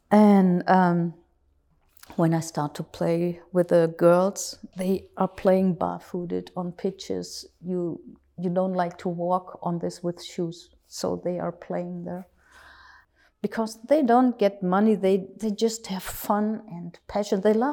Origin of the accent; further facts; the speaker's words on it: Germany; I'm from Germany.